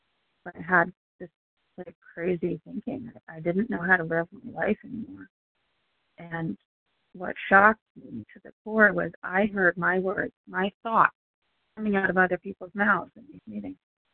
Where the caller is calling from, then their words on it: Florida, United States; from Southwest Florida.